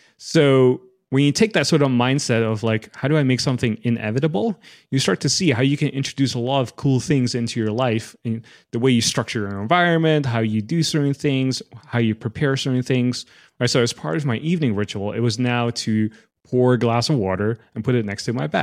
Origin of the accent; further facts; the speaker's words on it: Netherlands; I'm actually from the Netherlands as well